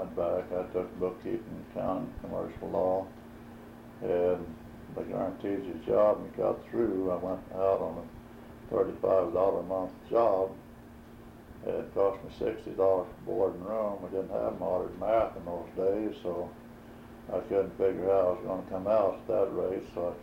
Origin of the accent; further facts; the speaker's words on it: West Plains, Missouri, United States; born there; Well, I was born near West Plains, Missouri. West Plains is the town seat of Powell County, about 100 miles southeast of Springfield.